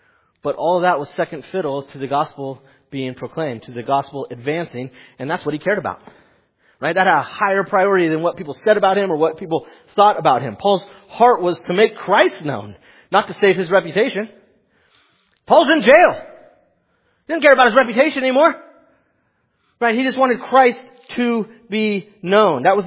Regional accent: California, United States; I'm from California, so that means that I believe every inch of Florida is covered with alligators.

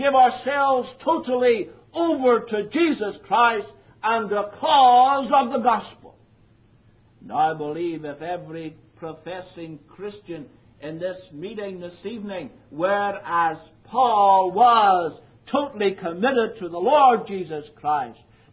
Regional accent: Northern Ireland, United Kingdom; There are thousands in North Ireland, my home country, doing that.

